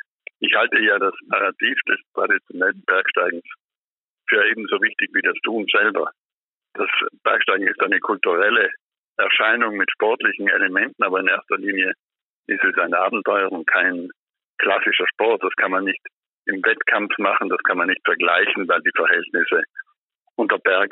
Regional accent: Trentino-Alto Adige, Italy; Dolomitenpässe zum Beispiel, um aus meiner Heimat etwas zu erzählen.

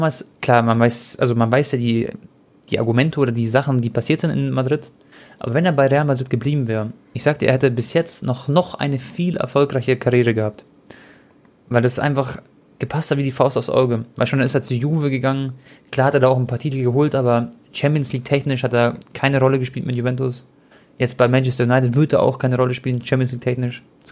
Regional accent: Croatia; Ihr wisst ja alle, ich bin Kroate

